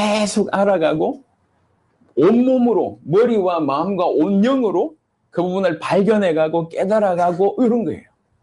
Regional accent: Masan, South Gyeongsang, South Korea; 제또 고향이 마산이고, 마산에서 이제 고신 측에서 이렇게 잘 훈련받았습니다.

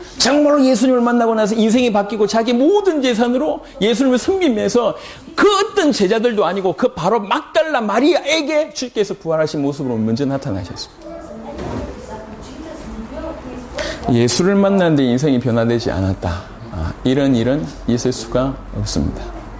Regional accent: Yeongnam, South Korea; 저는 이 영남 출신이다 보니까

